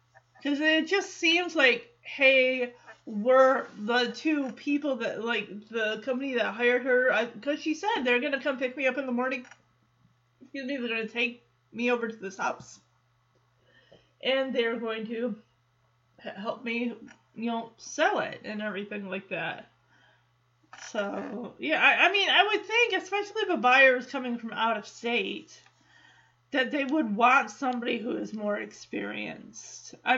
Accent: Michigan, United States; now in Dallas–Fort Worth, United States; I mean, I came from Michigan, you got people coming from California, Oklahoma, farther east, farther west.

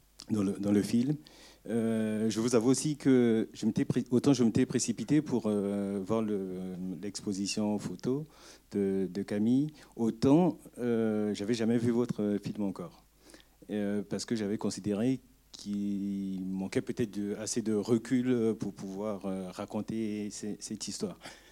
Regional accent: Central African Republic; Je suis originaire de Centrafrique. Je connais bien ce pays.

